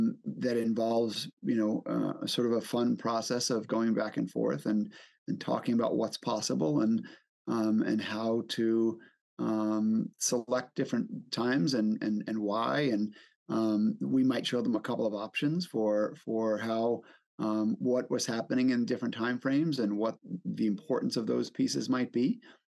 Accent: New York City, New York, United States; now in Boston, United States; I'm originally from New York, and though we're in Boston now, there's a certain personal passion, I would say, for Manhattan and for the city.

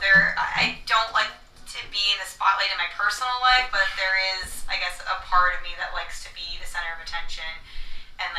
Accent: Delaware, United States; I'm from Delaware, okay? Everybody shits on Delaware all the time and says that's boring, and it is.

